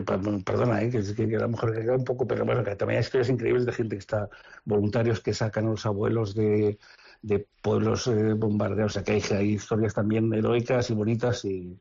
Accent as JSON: {"language": "Spanish", "town": "Santander", "region": "Cantabria", "country": "Spain", "said": "yo soy de Santander, este año subimos."}